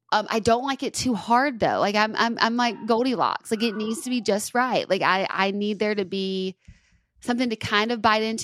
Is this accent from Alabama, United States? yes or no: yes; Tuscaloosa, Alabama, United States; My hometown, Tuscaloosa.